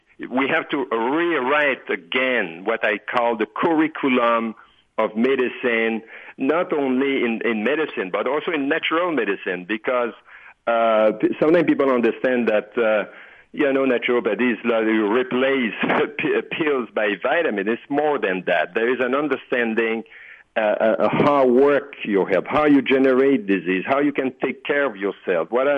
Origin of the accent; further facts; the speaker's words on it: Canada; I come from Canada, so I know also how this works.